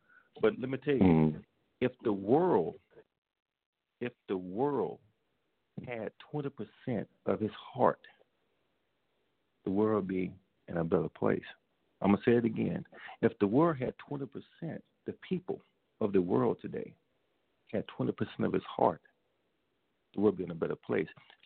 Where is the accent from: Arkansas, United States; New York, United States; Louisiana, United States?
Louisiana, United States; Jonesboro; But I'm from Jonesboro.